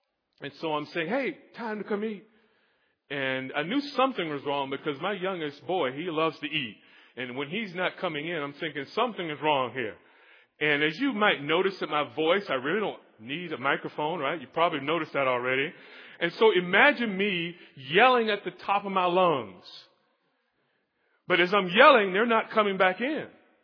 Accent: Florida, United States; And I grew up in Florida, and I'm used to swimming, and I grew up around in all sorts of lessons.

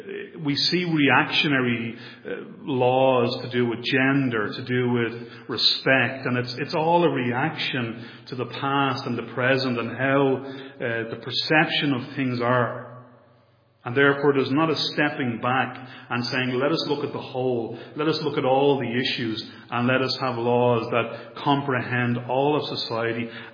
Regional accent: Ireland; Now, as an Irish citizen, I'd be the first to say that the Irish government does not follow this.

